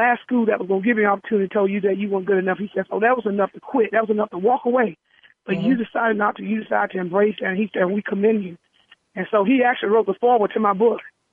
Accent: Mississippi, United States; I said, you know, I'm from Mississippi.

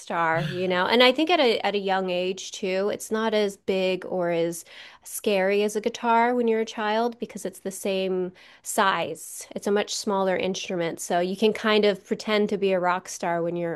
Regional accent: Hawaii, United States; So I was born and raised here in Hawaii, but I am part Samoan from my mother's side and part Caucasian from my dad's side, who's from Arizona.

